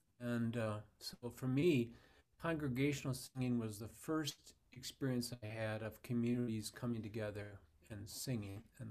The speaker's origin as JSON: {"language": "English", "town": "Wanamingo", "region": "Minnesota", "country": "United States", "tie": "born or raised there", "said": "Well, David, I grew up in Minnesota, and I was raised in a small town in southern Minnesota, Wanamingo."}